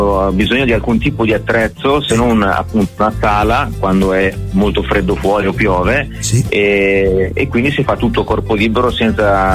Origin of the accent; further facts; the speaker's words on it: Rimini, Emilia-Romagna, Italy; Alla fiera qui, io sono di Rimini